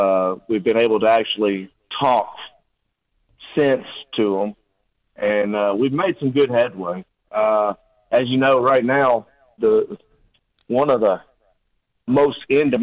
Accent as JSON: {"language": "English", "region": "Louisiana", "country": "United States", "tie": "born or raised there", "said": "I grew up in South Louisiana amongst the chemical plants and refineries and all those other things."}